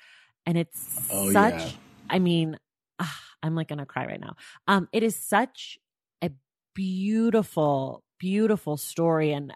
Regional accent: Oakland, California, United States; I'm from Oakland, California.

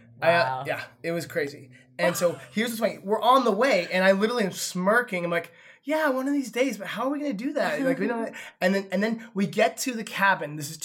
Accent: Windsor, California, United States; we passed Windsor, which is my hometown in Sonoma County.

